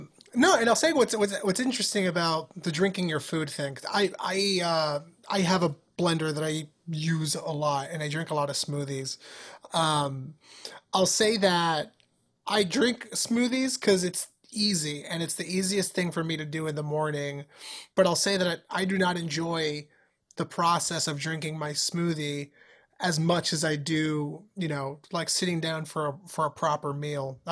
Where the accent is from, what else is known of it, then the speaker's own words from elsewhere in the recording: New York City, New York, United States; I grew up here in New York City in the South Bronx in a pretty poor neighborhood.